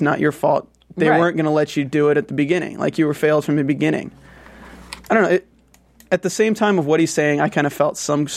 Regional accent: Boston, Massachusetts, United States; I'm from Boston. You know, I work at the hospital.

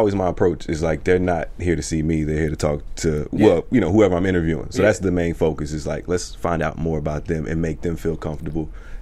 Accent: the South, United States; Listen, I'm from the South.

